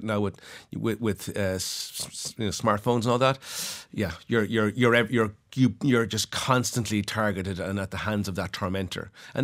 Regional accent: Cork, Munster, Ireland; I grew up in Cork in the 80s and 90s.

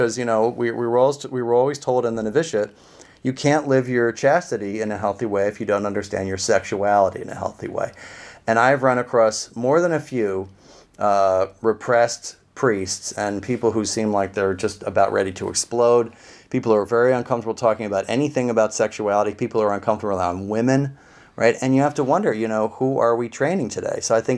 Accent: Pennsylvania, United States; I am. I'm from Pennsylvania, and this is a terrible thing for Pennsylvania

